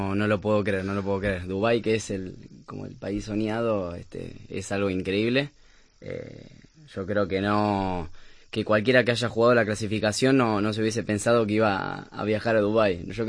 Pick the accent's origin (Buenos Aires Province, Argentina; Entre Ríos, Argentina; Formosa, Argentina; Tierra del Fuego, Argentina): Buenos Aires Province, Argentina; Mar del Plata; vengo de Argentina, de Mar del Plata.